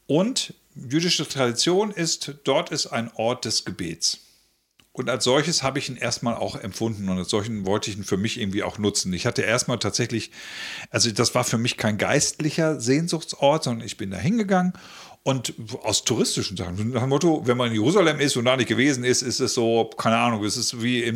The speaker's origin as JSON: {"language": "German", "region": "Northern Germany", "country": "Germany", "tie": "born there", "said": "als geborener Norddeutscher"}